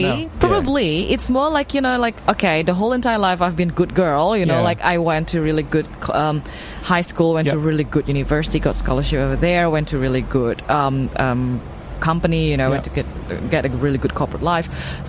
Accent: Jakarta, Indonesia; now in France; I was originally from Indonesia, Jakarta.

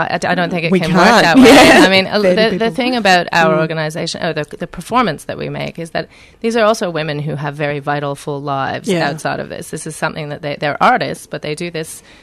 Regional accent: Canada

